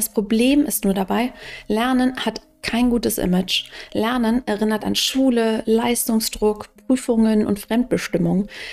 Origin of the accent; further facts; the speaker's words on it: Rhineland, Germany; now in Hamburg, Germany; dein Podcast-Host. Ich komme aus dem Rheinland, ich wohne in Hamburg